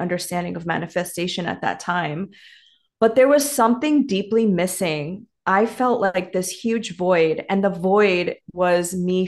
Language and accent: English; New York, United States; I grew up in, born and raised in New York, and I grew up with immigrant parents.